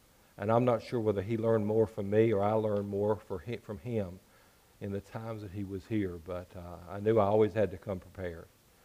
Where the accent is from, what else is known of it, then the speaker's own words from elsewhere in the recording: Vinton, Virginia, United States; I was born in West Virginia and lived there until I was 8, and then we moved to Vinton, and I sort of grew up in this area.